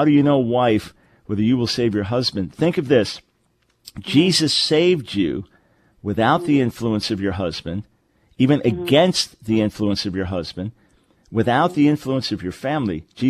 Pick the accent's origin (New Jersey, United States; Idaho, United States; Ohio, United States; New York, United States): New York, United States; New York City; I grew up in New York, and it's my favorite city